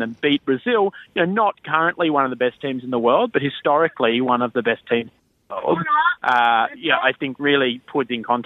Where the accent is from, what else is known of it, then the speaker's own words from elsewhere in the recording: Australia; I agree, as an Australian, obviously, I was quite happy for that goal to be given.